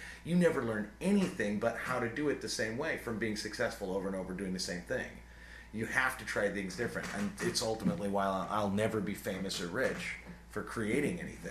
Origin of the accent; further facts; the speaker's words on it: Ireland; I'm a great bullshitter. I'm Irish.